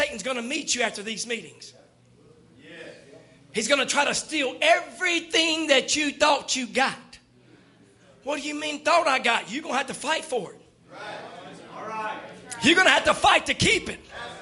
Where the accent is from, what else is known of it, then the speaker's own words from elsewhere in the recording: Mississippi, United States; now in Louisiana, United States; And I'm from Mississippi. Don't hold that against me. I said I'm from there. I'm not there anymore. That's a great place to be from. Now I'm in Louisiana.